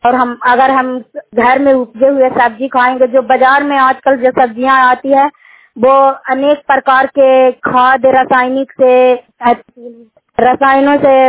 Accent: Hilsa, Bihar, India; ग्राम मांगर विहार भवन बरुई इंदौर पंचायत के निवासी हूँ। थाना हिलसा, ब्लॉक हिलसा, जिला नालंदा की निवासी हूँ।

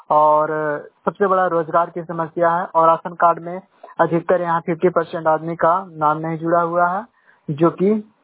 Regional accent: Sindhugarh, India; ग्राम Sindhugarh, panchayat अम्बातरी, block Mahanpur का निवासी हूँ।

